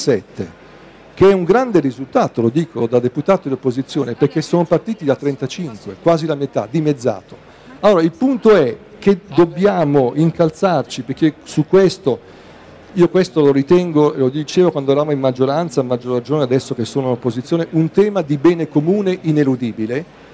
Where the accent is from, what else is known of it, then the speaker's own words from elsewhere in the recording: Milan, Lombardy, Italy; io sono milanese